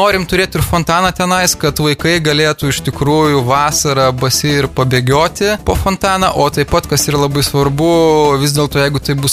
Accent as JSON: {"language": "Lithuanian", "town": "Kaunas", "region": "Kaunas County", "country": "Lithuania", "said": "Iš tikrųjų, mes kauniečiai šviesų parką vadinam"}